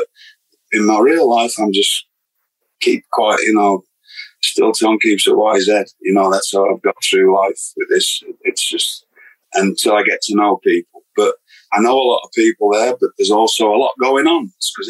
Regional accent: United Kingdom; moved away; Cause I came from Britain and people seem to think there's a British style.

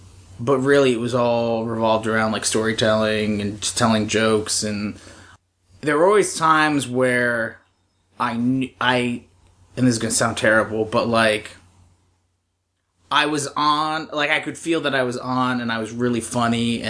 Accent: New Jersey, United States; I grew up in New Jersey, which we talked about, went to school at Penn State, then I ended up coming here because I got family around here

